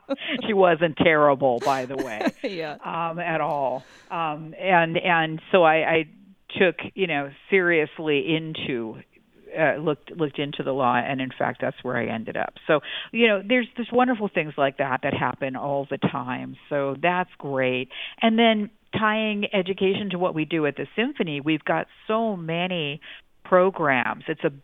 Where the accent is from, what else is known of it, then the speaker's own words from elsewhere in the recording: Pomona, California, United States; I grew up in Pomona-Claremont area, went to school in Glendora before I went to college